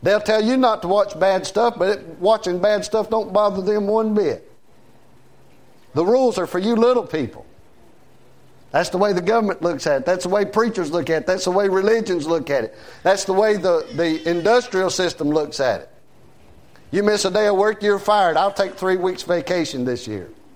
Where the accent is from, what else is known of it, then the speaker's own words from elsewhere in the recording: the South, United States; You know what? I'm a Southerner. I don't care if you like it or not.